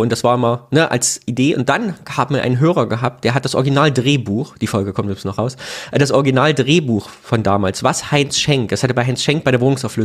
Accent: Cologne, North Rhine-Westphalia, Germany; Und ich komme ja aus Köln, wo die drei Heiligen Könige liegen.

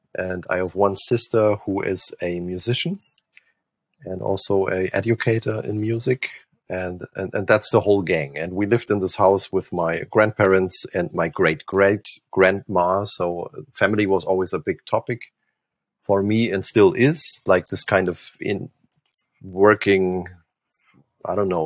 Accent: Bavaria, Germany; English is a second language; I grew up in Oberfranken, like in Upper Franconia, which is the most upper and most eastern part of Bavaria.

